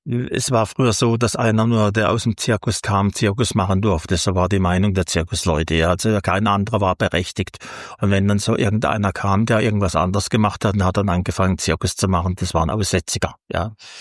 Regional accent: Freiburg, Baden-Württemberg, Germany; Aber ich bin Freiburger, sie ist ja auch Freiburger. Wir standen beide aus Saviere und wir sind selber ja groß geworden hier

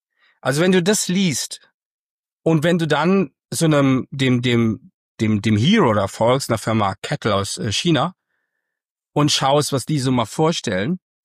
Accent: Germany; warum tun wir uns als Deutsche so schwer? Und das, glaube ich, ist einfach eine Anlage, eine Fähigkeit, die wir als Deutschen haben.

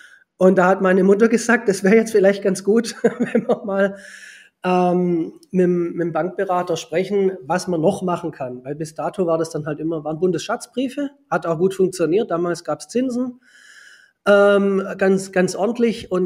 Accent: Stuttgart, Baden-Württemberg, Germany; ich bin in Stuttgart geboren, 1975. Gehe also ziemlich auf die 50 zu, bin hier auch hängen geblieben. Ich kürze es ein bisschen ab. Also ich bin im Stuttgarter Westen aufgewachsen

